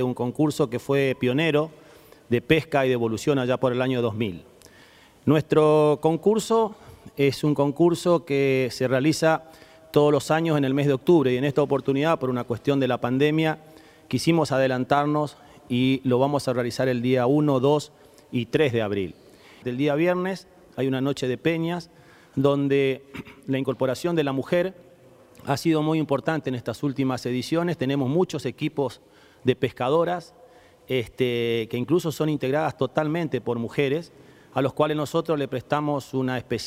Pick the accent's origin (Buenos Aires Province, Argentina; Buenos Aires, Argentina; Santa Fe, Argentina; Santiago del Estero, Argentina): Santa Fe, Argentina; Reconquista; de la provincia de Santa Fe. Venimos de la ciudad de Reconquistas a presentar nuestro concurso.